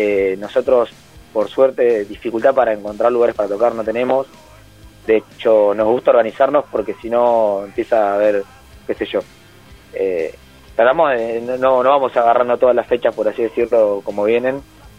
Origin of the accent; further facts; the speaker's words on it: General Rodríguez, Buenos Aires Province, Argentina; nosotros somos de General Rodríguez.